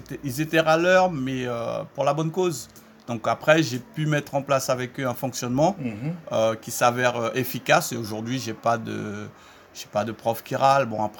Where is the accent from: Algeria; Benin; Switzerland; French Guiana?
French Guiana; Saint-Laurent-du-Maroni; Non, je suis de Saint-Laurent, né à Saint-Laurent, voilà.